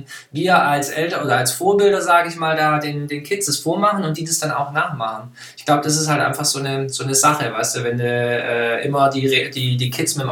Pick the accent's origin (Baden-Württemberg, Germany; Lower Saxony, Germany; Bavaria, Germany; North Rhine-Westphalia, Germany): Baden-Württemberg, Germany; Stuttgart; ich komme ja hier aus dem Raum Stuttgart Stuttgart